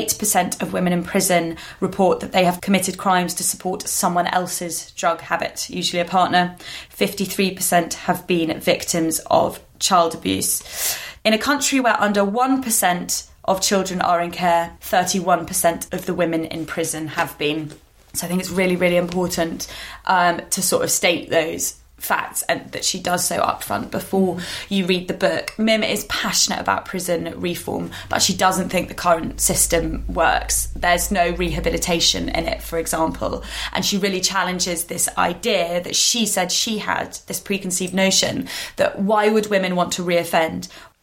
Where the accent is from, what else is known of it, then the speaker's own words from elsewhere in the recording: United Kingdom; Day-to-day, being British is an insignificant fact to me.